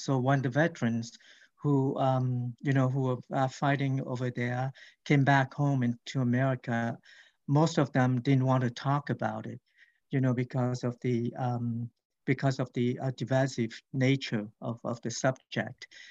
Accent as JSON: {"language": "English", "country": "Vietnam", "tie": "born or raised there", "said": "I was born and raised in Vietnam during the war."}